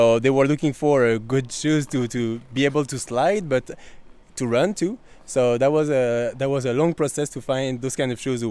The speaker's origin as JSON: {"language": "English", "country": "France", "second_language": "English", "said": "I'm from France"}